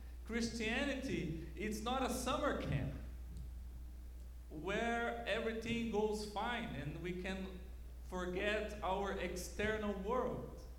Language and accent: English; Brazil; me and my wife, we are from Brazil